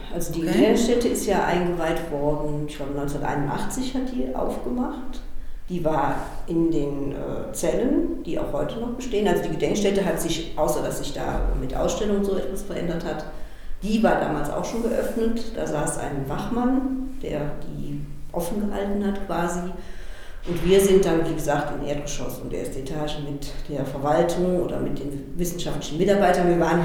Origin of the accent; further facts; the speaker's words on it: Cologne, North Rhine-Westphalia, Germany; born there; Ich bin in Köln geboren, habe in Köln Abitur gemacht.